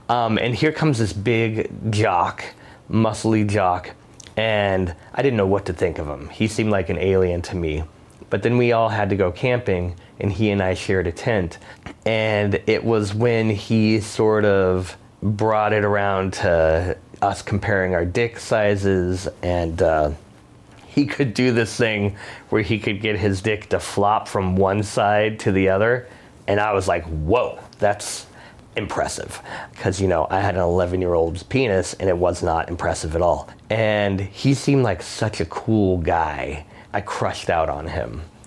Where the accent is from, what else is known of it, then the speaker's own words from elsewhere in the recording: Tucson, Arizona, United States; I am 50 years old, and I graduated high school in 1987. I grew up in Tucson, Arizona.